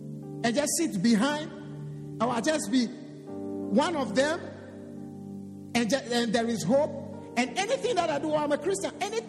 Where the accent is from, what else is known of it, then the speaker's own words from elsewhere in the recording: Ghana; Yeah, I'm from Africa. I'm from Ghana. In my culture, we believe in traditional belief